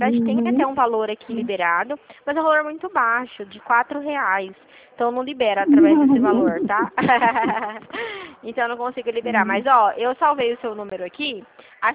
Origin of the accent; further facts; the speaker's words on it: Dracena, São Paulo, Brazil; Eu sou de Dracena.